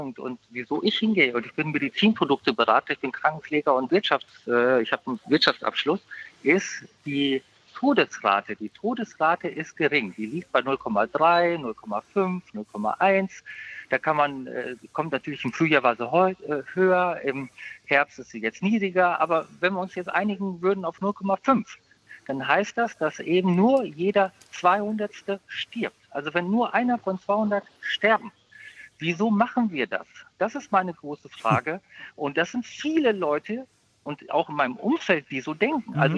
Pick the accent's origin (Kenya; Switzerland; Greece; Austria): Greece; Also ich bin ja Grieche und ich war also vor Ort